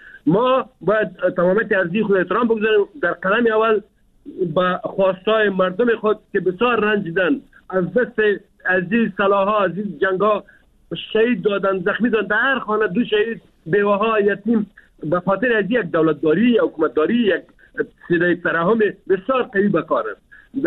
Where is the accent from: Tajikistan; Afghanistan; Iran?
Afghanistan; ما افغان هستیم، ما مسلمان هستیم